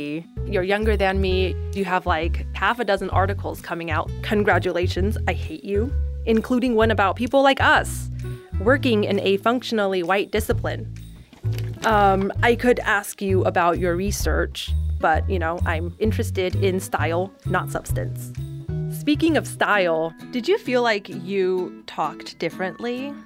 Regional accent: United States; I mean, I'm American, right? I don't sound like a, you know, I don't sound fresh off. Well, I mean, I'm from here.

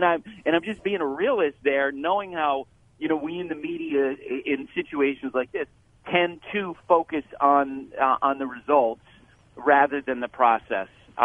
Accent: Vermont, United States; Growing up in Central Vermont, I just was really struck by his journey.

